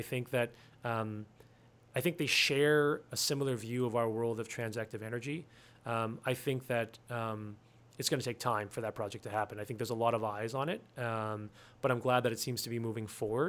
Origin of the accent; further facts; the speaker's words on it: Canada; There's a reason why we're here besides us being Canadian.